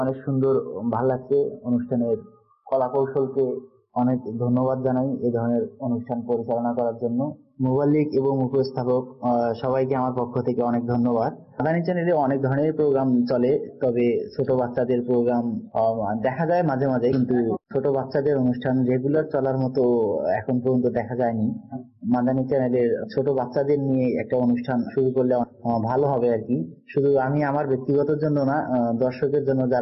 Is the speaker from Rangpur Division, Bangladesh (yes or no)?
yes; Saidpur, Rangpur Division, Bangladesh; আমার বাড়ি নীলফামারী সৈয়দপুর